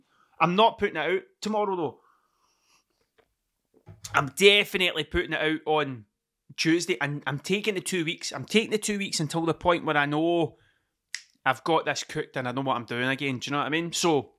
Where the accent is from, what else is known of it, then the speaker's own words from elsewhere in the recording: Scotland, United Kingdom; But I actually think it's just part of being fucking Scottish.